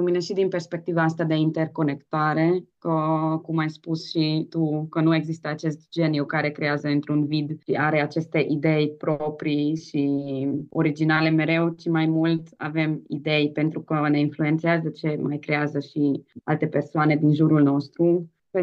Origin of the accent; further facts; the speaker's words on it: Târgu Secuiesc, Covasna County, Romania; am crescut în Târgu Secuiesc, într-o comunitate maghiară, într-un oraș în care majoritatea persoanelor vorbesc maghiară